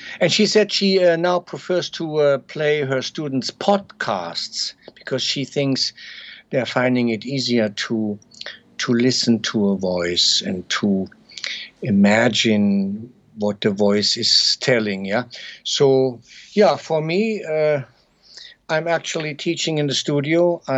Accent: Saarland, Germany; my childhood countryside, where I grew up in the Saarland in southwest Germany, a small region near the French-Luxembourg border

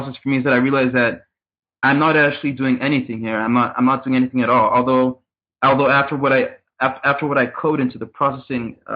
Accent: Netherlands; during my time growing up in the Netherlands

